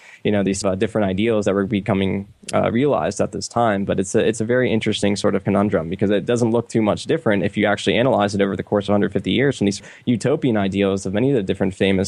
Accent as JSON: {"language": "English", "region": "Northeast", "country": "United States", "said": "One could say it's a cultural difference. Obviously, we're from the Northeast."}